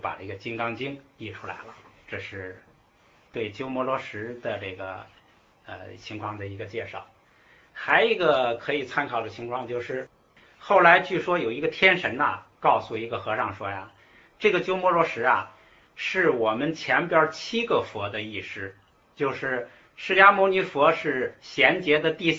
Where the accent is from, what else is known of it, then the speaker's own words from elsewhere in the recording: China; 这就是我们中国人，就是汉字真谛